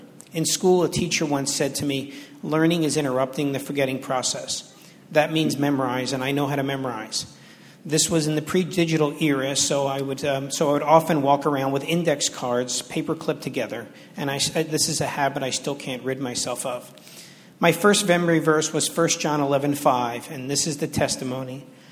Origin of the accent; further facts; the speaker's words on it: Philadelphia, Pennsylvania, United States; born there; I was born in Philadelphia and raised as a Roman Catholic.